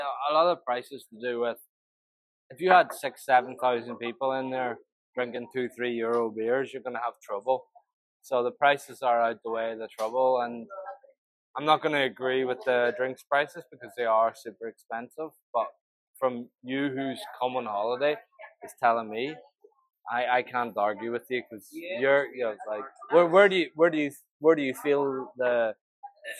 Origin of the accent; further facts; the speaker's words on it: Northern Ireland, United Kingdom; Well, I'm from Fermanagh, so it's not a great deal to do in Fermanagh.